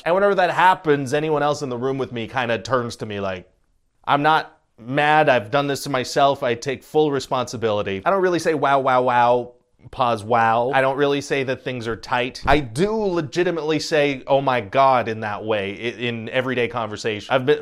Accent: Canada; If you needed more proof that I'm Canadian.

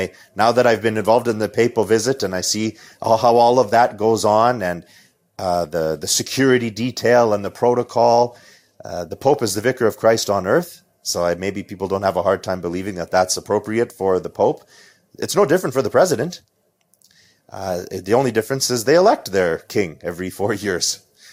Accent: Canada; And I think as a Canadian, if we are going to defend having the country that we have

